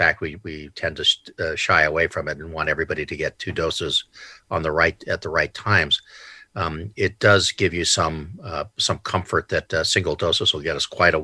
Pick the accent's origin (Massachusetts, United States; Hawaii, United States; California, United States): California, United States; San Diego; I grew up in San Diego